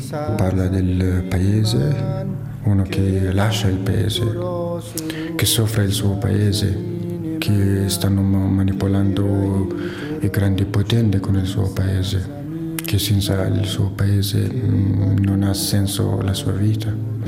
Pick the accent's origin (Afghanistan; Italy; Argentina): Afghanistan; now in Switzerland; vengo dall'Afghanistan, da 6 anni che vivo in Svizzera.